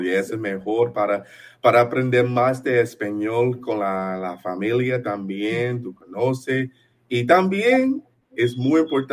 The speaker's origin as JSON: {"language": "English", "town": "Chicago", "region": "Illinois", "country": "United States", "said": "Once again, I'm from Chicago."}